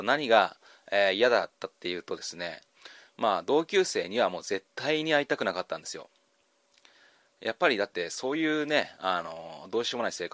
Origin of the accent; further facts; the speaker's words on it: Nagano, Japan; 私は出身が、長野県、になります。